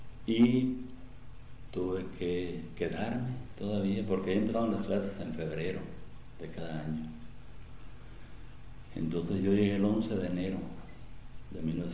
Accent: Mexicali, Baja California, Mexico; also born or lived in Culiacán; Bueno, yo soy originario de Culiacán, Sinaloa. Pero mis padres me trajeron aquí a la edad de 4 años. Mis primeros años los viví en el ejido Chiapas, Baja California, aquí en el Valle de Mexicali.

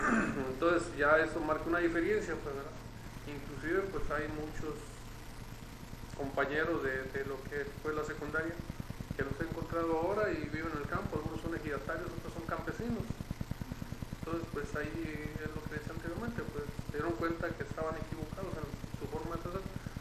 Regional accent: Baja California, Mexico; la crecí en la zona rural, entonces más bien a mí me llamaba más la atención venirme para mi pueblo

